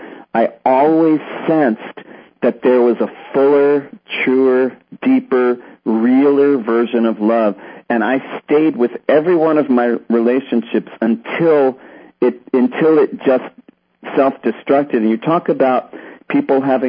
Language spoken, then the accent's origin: English; Connecticut, United States; also born or lived in New York City; I was born in New York City, grew up in Connecticut